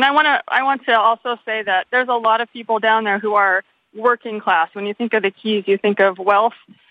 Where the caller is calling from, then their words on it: Sarasota, Florida, United States; I'm calling from Sarasota, but I live on Cudjoe Key.